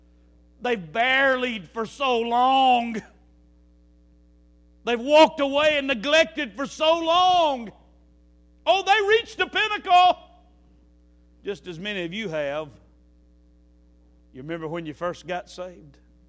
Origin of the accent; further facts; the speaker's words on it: Alabama, United States; I know that's not mature, but I'm from Alabama.